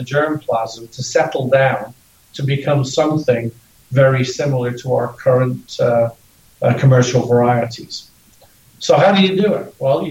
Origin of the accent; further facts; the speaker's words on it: Ireland; because I'm Irish.